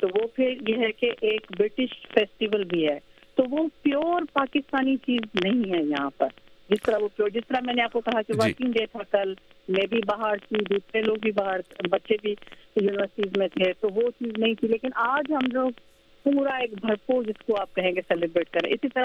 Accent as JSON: {"language": "Urdu", "town": "Hyderabad", "region": "Sindh", "country": "Pakistan", "also_born_or_lived": "Lahore", "lives_now": "London, United Kingdom", "said": "میرا تعلق حیدرآباد سے ہے. ریشم گلی میں جاتی تھی یا جب ہم لاہور میں رہتی تھی تو انار گلی میں جاتی تھی چوڑیاں پہنوانے کے لیے،"}